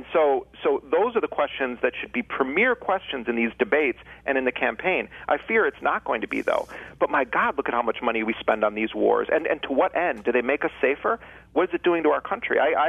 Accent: United States; I mean, that's me speaking as an American.

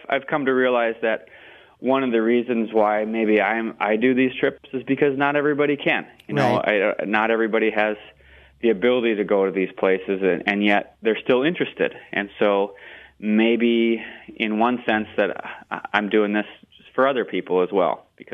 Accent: Wisconsin, United States; You know, I'm from Wisconsin. We've got Timbs Hill, the highest point, which is, I don't know, 1,300 feet or something like that.

